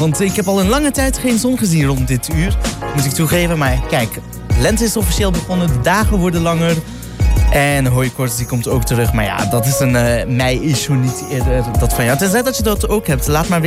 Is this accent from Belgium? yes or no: yes; Belgium; now in Netherlands; Ik ben een Belg. Ik heb een zachte G. Nee, ik ben geen Brabander.